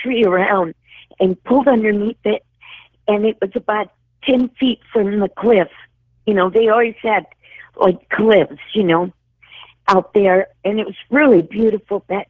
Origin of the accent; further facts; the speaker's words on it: California, United States; moved away as an adult; I grew up in California, and I lived there until I was about 42. And, you know, David, I lived out in the desert, you know, in different towns.